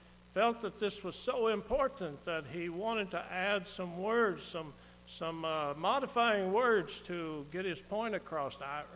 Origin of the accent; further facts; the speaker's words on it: Kentucky, United States; As a child growing up in Kentucky.